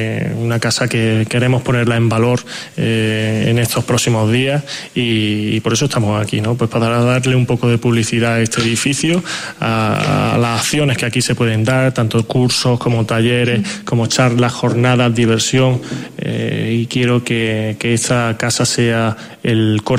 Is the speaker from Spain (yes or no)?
yes; Mollina, Andalusia, Spain; Estoy muy comprometido con mi pueblo, quiero a mi pueblo y quiero que Mollina se convierta en el pueblo referente de la provincia de Málaga.